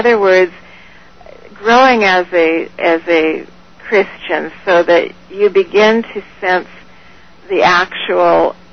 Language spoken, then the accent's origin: English; Oregon, United States; also born or lived in Montana; I was in Montana with my bookstore for 13 years, and I grew up in Oregon.